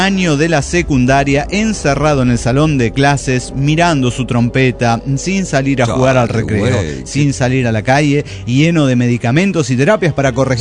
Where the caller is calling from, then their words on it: Guadalajara, Jalisco, Mexico; de Guadalajara, Jalisco, México.